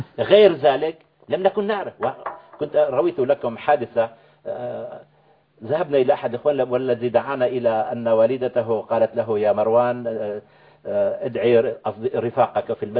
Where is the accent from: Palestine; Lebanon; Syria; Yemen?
Syria; moved away as an adult; now in Europe; وأنا أتذكر طفولتي في سوريا ومرحلة الدراسة الثانوية، أنا لم أعيش في سوريا بالواقع بعد دراسة ثانوية لأني عشت كل حياتي في أوروبا بالتحصيل العلمي وبالعمل، ولأني على الأقل ممنوع، لا أستطيع الدخول إلى سوريا منذ 42 عام